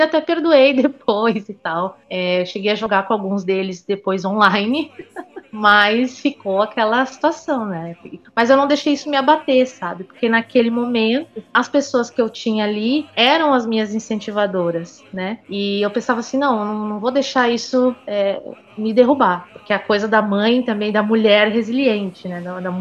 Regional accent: Brazil; porque a gente é brasileiro, né?

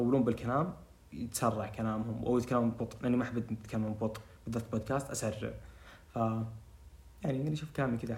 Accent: Riyadh, Riyadh Province, Saudi Arabia; يعني صدق أتمنى إنهم يجيبون القرية هذه عندنا بالرياض

